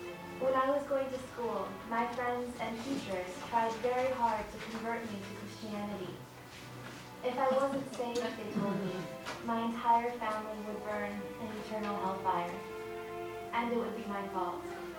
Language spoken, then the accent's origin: English; United States; Now, there was a Gurdwara in my hometown, but as a third-generation American girl, I didn't exactly fit in.